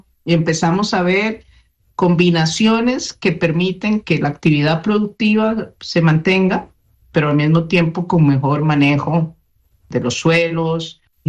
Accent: Costa Rica; como soy costarricense

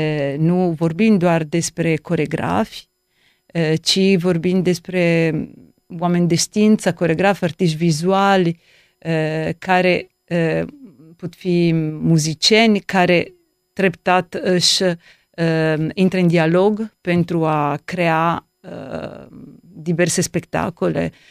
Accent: Friuli-Venezia Giulia, Italy; Romanian is a second language; now in Romania; Eu sunt italiancă. Genele mele, cred că sunt mai mult, da, din Italia și din Friuli și m-am stabilit aici

